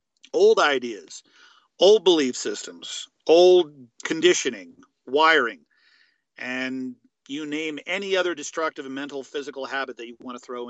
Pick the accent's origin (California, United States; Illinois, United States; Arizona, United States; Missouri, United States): California, United States; Hollywood; I grew up in Hollywood, literally 5 minutes from the Hollywood sign.